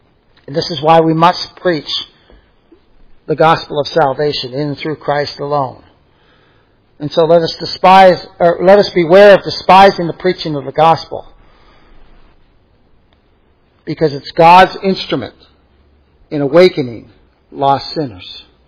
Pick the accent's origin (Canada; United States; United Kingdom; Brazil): United Kingdom; Bolton, North West England; I couldn't tell you about my hometown in Bolton where I grew up, right?